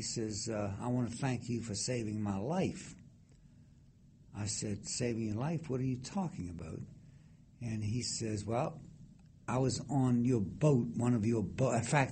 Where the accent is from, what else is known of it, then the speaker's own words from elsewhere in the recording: Norfolk, Virginia, United States; So, and I come from Norfolk, Virginia, and I heard about these canvas boats.